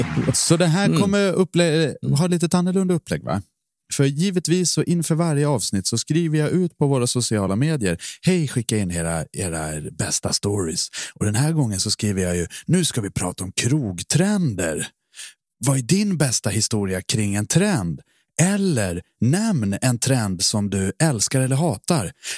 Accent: Dalarna County, Sweden; det märks inte att jag är från Dalarna heller.

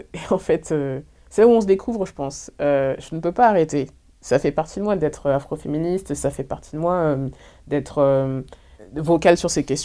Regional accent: France; born there; alors que je suis née en France comme tout le monde

